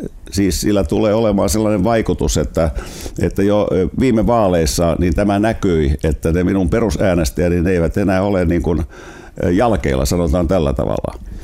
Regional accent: Helsinki, Uusimaa, Finland; Minä nimittäin asuin pikkupoikana siinä Toukolassa.

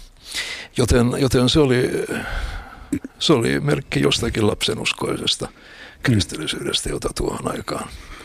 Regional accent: Helsinki, Uusimaa, Finland; kun mä olin sellaisakin 10 vuoden kummallakin puolella, niin muutimme Eirasta Torkkelin kadulle Helsingin Kallioon. Oltiin aika lähellä Kallion kirjastoa ja siitä tuli mulle kuin toinen koti.

